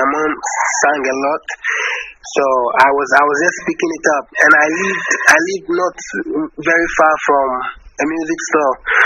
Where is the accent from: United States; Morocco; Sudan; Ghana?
Ghana; So I'm from Ghana.